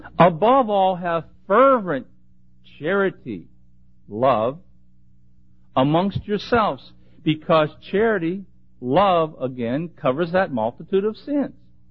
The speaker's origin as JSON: {"language": "English", "town": "Pittsburgh", "region": "Pennsylvania", "country": "United States", "accent": "Pittsburgh", "said": "With my Pittsburgh accent, it's C-O-A-L-S."}